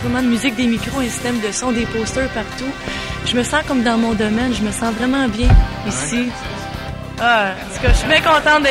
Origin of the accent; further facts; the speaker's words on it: Quebec, Canada; je suis québécois, ça me fait plaisir de vous rencontrer.